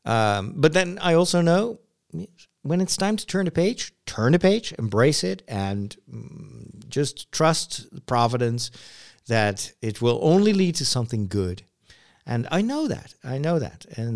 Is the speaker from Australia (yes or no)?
no; Netherlands; most people that I encounter in France or in Belgium, they can't tell that I'm from Holland.